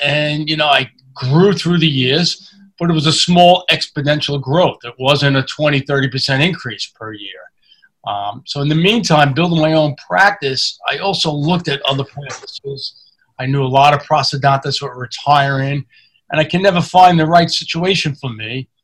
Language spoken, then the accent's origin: English; Staten Island, New York, United States; I grew up in Staten Island in the suburbs.